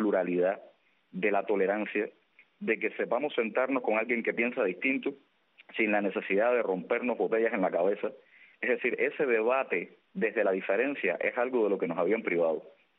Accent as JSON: {"language": "Spanish", "region": "Holguín", "country": "Cuba", "tie": "born or raised there", "said": "Luego me divorcié y entonces decidí regresar a Holguín. Y volví a mi tierra natal con ese deseo de transformarlo todo, de cambiar la ciudad."}